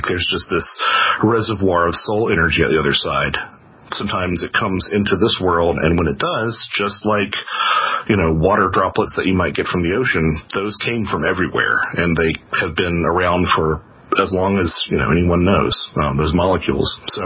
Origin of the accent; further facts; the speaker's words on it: Lake Norman, North Carolina, United States; I grew up on Lake Norman in North Carolina, and it's a man-made lake